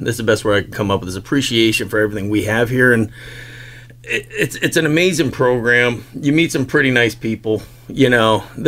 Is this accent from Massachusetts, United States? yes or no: yes; Boston, Massachusetts, United States; accent: Boston; I did not know how strong my Boston accent is periodically, because I get volunteered to talk on radio stations.